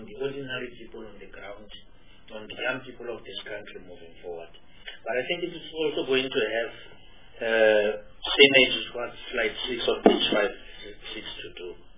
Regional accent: North West, South Africa; Look, I'm from the Northwest. We don't have the sea, but we have the Big Five.

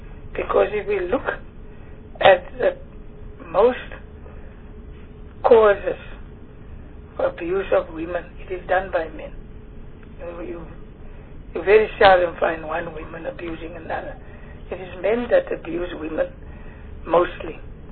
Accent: Beaufort West, Western Cape, South Africa; I'm from the Eastern Cape, and I must say I'm from the Central Kuru, and I must say Beaufort West is my hometown

